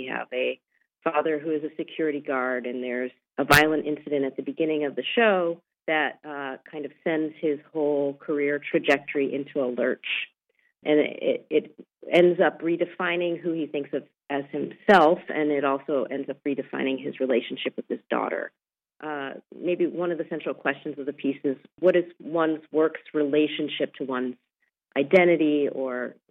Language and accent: English; Michigan, United States; Well, I grew up outside of Detroit, and my father worked for the auto industry most of my life.